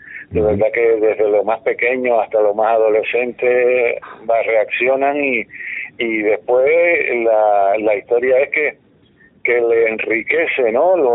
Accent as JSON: {"language": "Spanish", "country": "Cuba", "moved": "as an adult", "lives_now": "Spain", "said": "Y casualmente vine en el año 95, bueno, en el 93 vine de Cuba con un espectáculo, sí, a la ciudad de Zaragoza, estuve un año"}